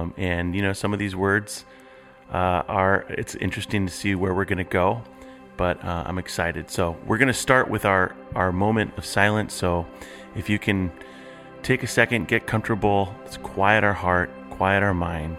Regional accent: Iowa, United States; I grew up in Iowa. I had a portion of my life in Iowa

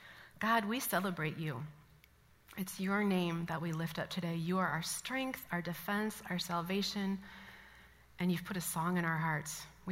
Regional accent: Midwest, United States; I'm from a conservative Christian background and I'm from the Midwest

